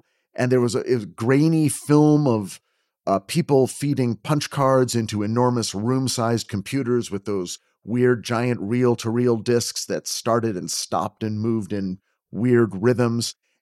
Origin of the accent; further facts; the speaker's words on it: Los Angeles, California, United States; Okay, so I grew up in Los Angeles in the 1970s